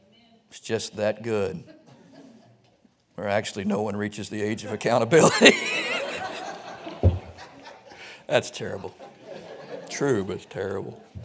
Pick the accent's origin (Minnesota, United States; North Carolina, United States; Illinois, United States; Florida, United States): Florida, United States; Pensacola; I live in Georgia. Georgia's where you go if you're bad as a kid, right? I was raised in Florida, the panhandle of Florida. I am from Pensacola / Cantonment. I'm a Florida boy.